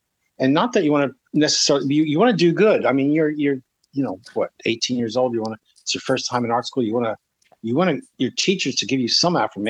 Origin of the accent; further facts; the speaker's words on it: Philadelphia, Pennsylvania, United States; I'm a kid from Northeast Philadelphia, raised Catholic. I take the Frankfurt L every day.